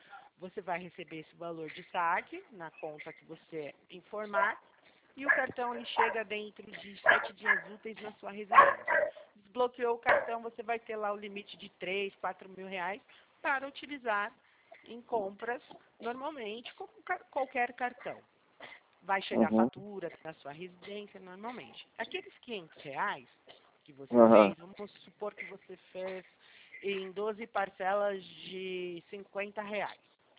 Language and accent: Portuguese; Sorocaba, São Paulo, Brazil